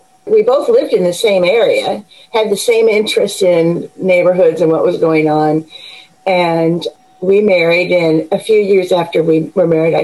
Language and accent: English; Portland, United States; And growing up in Portland, the worst thing we had to worry about was sugar ants.